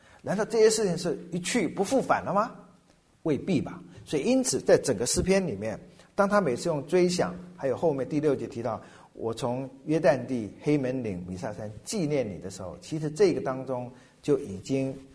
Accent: Xiamen, Fujian, China; 就是小金门，就在我家乡的厦门对面

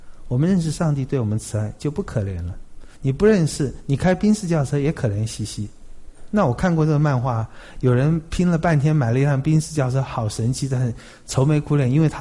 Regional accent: China; 因为我们都是中国人，炎黄子孙

